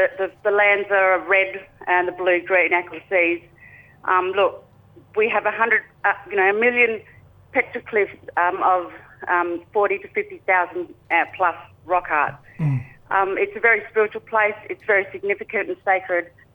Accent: Western Australia, Australia; I'm from the Pilbara in Western Australia and … traditional custodian.

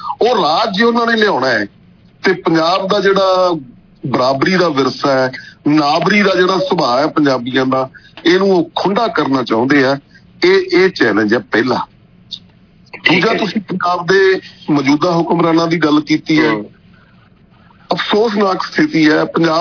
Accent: Bathinda, Punjab, India; ਤੇ ਮੇਰੇ ਸ਼ਹਿਰ ਦੇ ਬਠਿੰਡੇ ਦਾ ਕੋਈ 5 ਫੁੱਟ ਤੋਂ 500 ਗਜ਼ ਤੋਂ ਗਾਹਾਂ

